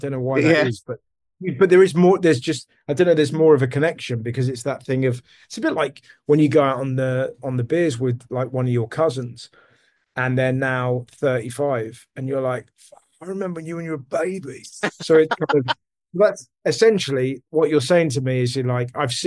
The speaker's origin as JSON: {"language": "English", "region": "England", "country": "United Kingdom", "said": "it takes so much courage to to take off the shackles of being English and go up to somebody and say that you like them"}